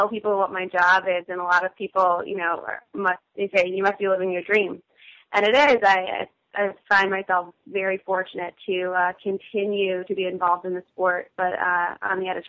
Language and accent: English; New York, United States; Obviously, growing up in upstate New York, lacrosse is and has been huge ever since I was a young girl. Growing up outside of the Albany area